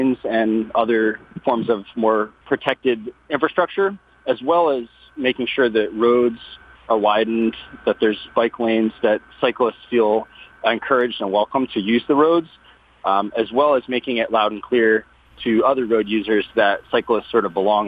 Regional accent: Ann Arbor, Michigan, United States; I'm from Ann Arbor.

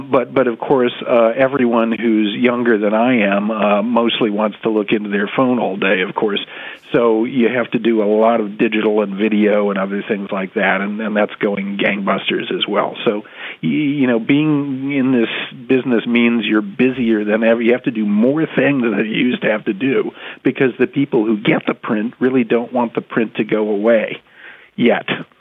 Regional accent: Oxford, Ohio, United States; My father was a chemist at Miami University near Cincinnati there, and so I grew up in Oxford and was around the chem lab.

